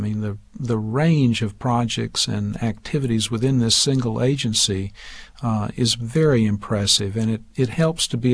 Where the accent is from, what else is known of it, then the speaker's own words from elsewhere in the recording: the South, United States; So as a Southerner coming here, having worked on the South for 30 years, I found myself very comfortable here.